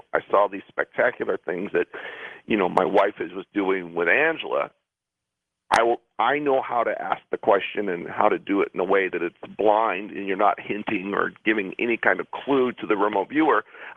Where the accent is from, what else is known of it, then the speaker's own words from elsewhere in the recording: Hawaii, United States; a very dear friend of mine who I grew up with in Hawaii was living in the San Pedro area